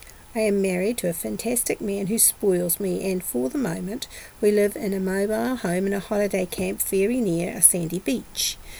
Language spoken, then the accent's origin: English; Porirua, Wellington, New Zealand; I was brought up in Porirua, where at the age of 5 years old, my father purchased the first three houses to be built in Kotuku Street way back in 1956.